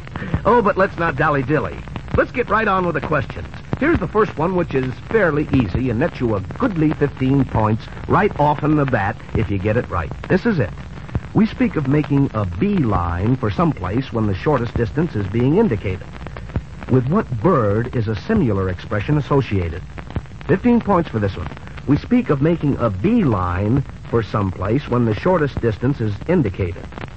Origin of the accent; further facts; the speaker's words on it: Connecticut, United States; I love birds because I come from Connecticut, and back there we have all kinds of them.